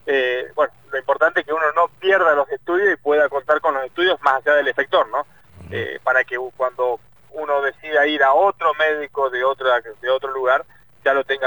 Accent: Neuquén, Argentina; no está del todo bien por cómo somos los neuquinos, siempre un paso más adelante

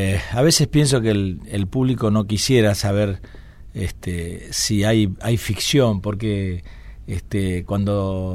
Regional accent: Paraná, Entre Ríos, Argentina; born or raised there; moved away as an adult

